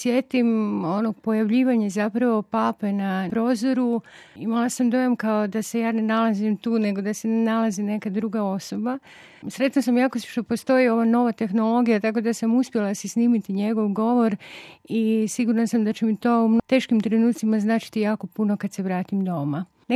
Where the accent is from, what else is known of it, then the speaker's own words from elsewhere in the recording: Pazin, Istria County, Croatia; dolazim iz Pazina